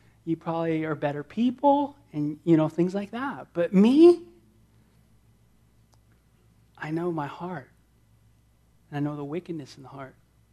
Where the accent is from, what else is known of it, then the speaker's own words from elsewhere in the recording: California, United States; and one of the things I hated, man, growing up in Southern Cal, I just despised it, didn't like it